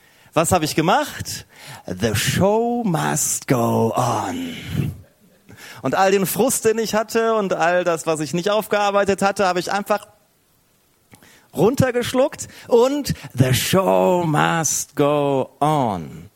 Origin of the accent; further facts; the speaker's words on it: Herne, North Rhine-Westphalia, Germany; ich komme aus dem Ruhrgebiet, bin ein Kind des Ruhrgebiets aus Herne. Kennt jemand Herne? Neben Bochum. Bochum kennt man dann schon eher, ne? Genau, ich bin in Herne aufgewachsen und dann in Schwelm zur Kirche gegangen.